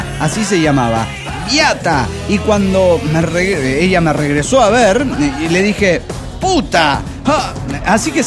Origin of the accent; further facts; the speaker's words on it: Acapulco, Guerrero, Mexico; de Acapulco, Guerrero, México.